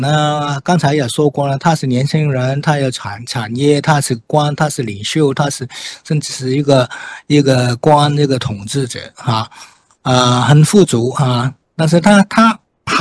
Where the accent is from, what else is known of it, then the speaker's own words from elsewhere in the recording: Hong Kong; 我虽然不是在国内出生，但是我是香港的原居民啊。